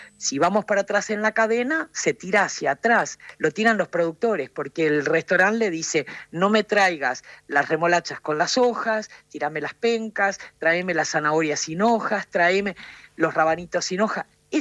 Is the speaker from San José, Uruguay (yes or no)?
no; Montevideo, Uruguay; born there; also born or lived in Río Negro, Argentina; Nací en Montevideo, pero bueno, tuve el gusto de... Amo Argentina, porque tuve el gusto de vivir en Río Negro, en la provincia. Y mis dos hijos son argentinos.